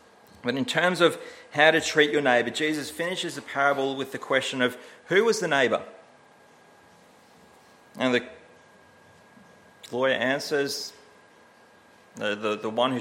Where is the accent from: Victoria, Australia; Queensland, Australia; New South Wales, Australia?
New South Wales, Australia; I'm from New South Wales